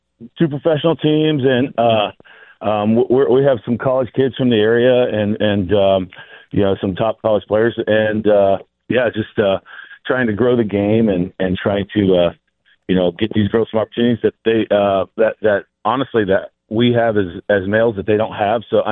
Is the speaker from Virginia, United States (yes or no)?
no; Idaho, United States; I mean, we're from Idaho and we were the first team from Idaho to come.